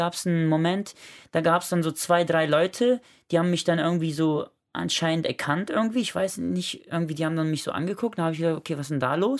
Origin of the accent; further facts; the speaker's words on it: Langenfeld, North Rhine-Westphalia, Germany; born there; Ich bin in Langenfeld geboren.